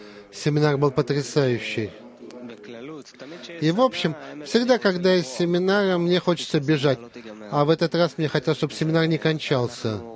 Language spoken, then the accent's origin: Russian; Australia; из Австралии.